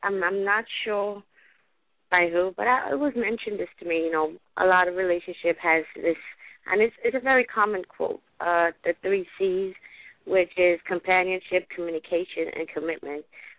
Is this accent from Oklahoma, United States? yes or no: no; Brooklyn, New York, United States; I grew up in Brooklyn, and I was in a relationship with someone